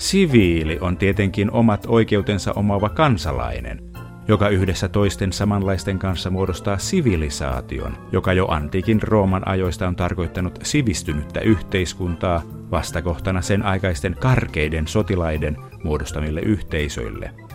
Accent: Karvia, Satakunta, Finland; born there; Synnyin kunnassani Karviassa, Pohjois-Satakunnan ja Etelä-Pohjanmaan villillä rajaseudulla

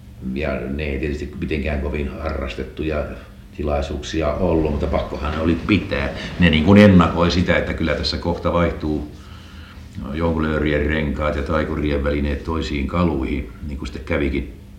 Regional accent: Häme, Finland; kun mä olin Hämeestä kotoisin

